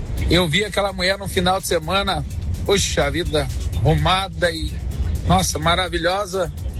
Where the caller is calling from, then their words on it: Adrianópolis, Paraná, Brazil; Bom dia, bom dia. Sou da cidade de Adrianópolis.